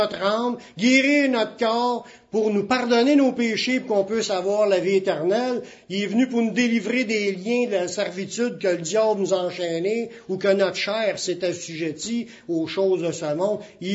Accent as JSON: {"language": "French", "country": "Canada", "said": "Fait que nous sommes des Canadiens, puis on doit se tenir devant Dieu en faveur du Canada."}